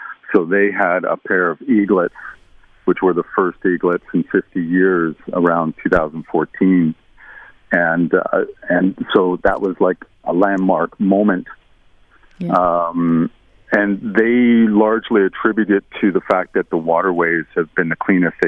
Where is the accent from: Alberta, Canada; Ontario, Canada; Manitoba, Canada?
Alberta, Canada; I come from Alberta, where we have a lot of eagles, and you know, growing up there and visiting British Columbia and the mountains, I mean, eagles are pretty commonplace.